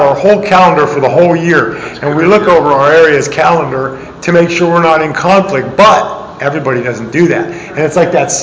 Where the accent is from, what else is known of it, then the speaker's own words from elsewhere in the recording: Phoenix, Arizona, United States; I'm an addict. I'm from Phoenix, Arizona.